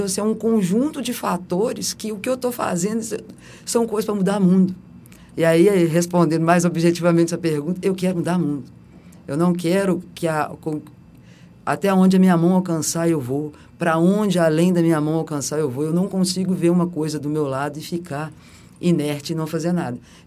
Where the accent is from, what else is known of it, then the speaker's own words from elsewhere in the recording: Minas Gerais, Brazil; Eu venho de Minas, sou uma menina, filha de uma professora, de um torneiro mecânico, neta de agricultores